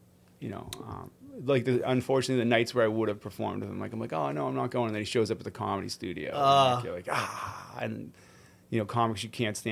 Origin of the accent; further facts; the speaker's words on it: Boston, Massachusetts, United States; I mean, Boston comedy is, I went to high school with Dane Cook.